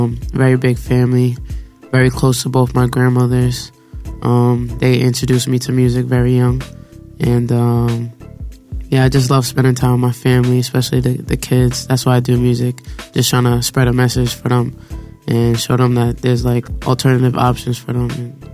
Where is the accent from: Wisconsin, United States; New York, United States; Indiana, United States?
New York, United States; Amityville; I'm from Amityville, New York. That's in Long Island.